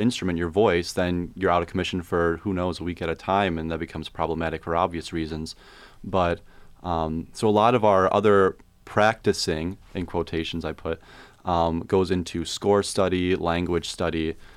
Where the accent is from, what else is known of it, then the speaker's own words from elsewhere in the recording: Hudsonville, Michigan, United States; And I'm from Hudsonville, Michigan, so just kind of outside of Grand Rapids